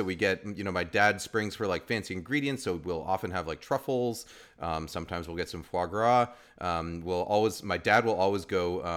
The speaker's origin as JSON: {"language": "English", "town": "Boston", "region": "Massachusetts", "country": "United States", "tie": "born there", "said": "and I was born in Boston, so I think I have to plug this"}